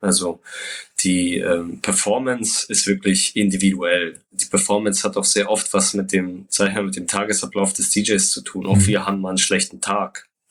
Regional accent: Hamburg, Germany; für mich als Hamburger

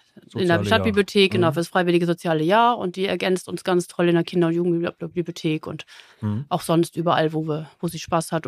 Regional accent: Leer, Lower Saxony, Germany; born there; Ja, ich bin in Leer geboren, habe in Aurich als Buchhändlerin noch gelernt und dann zum Studium nach Hannover 7 Jahre bin ich da gewesen, noch nach dem Studium noch ein bisschen da geblieben und dann bin ich wieder zurückgekommen.

